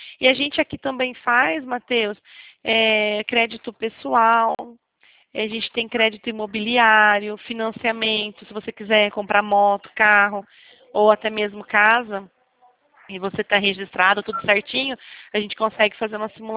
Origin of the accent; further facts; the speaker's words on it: Rio Claro, São Paulo, Brazil; Eu sou daqui de Rio Claro.